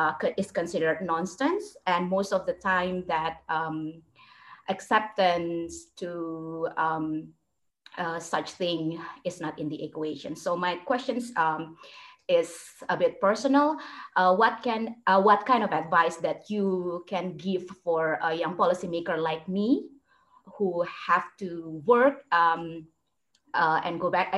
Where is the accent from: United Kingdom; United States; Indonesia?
Indonesia; English is a second language; I'm an MPA second year student, and I'm from Indonesia